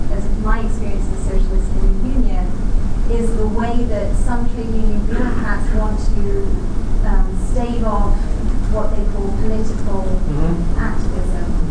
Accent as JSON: {"language": "English", "region": "Vermont", "country": "United States", "said": "I'm from Vermont, and I'm in the faculty union in Vermont."}